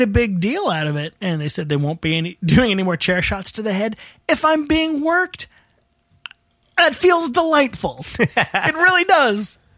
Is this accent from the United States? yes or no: yes; Maryland, United States; I don't remember summers being this miserable as a kid growing up in Maryland.